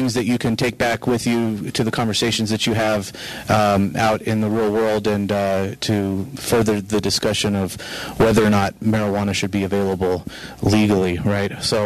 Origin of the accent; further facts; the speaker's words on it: Las Vegas, Nevada, United States; I'm from Las Vegas, and so is Andrew.